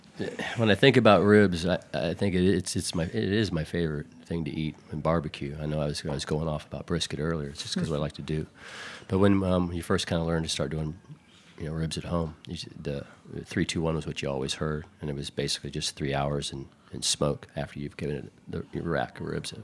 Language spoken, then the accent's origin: English; Houston, Texas, United States; moved away as an adult; now in New York City, United States; I was born and raised in Houston, lived there all my life. I followed my wife here to New York City about 5 or 6 years ago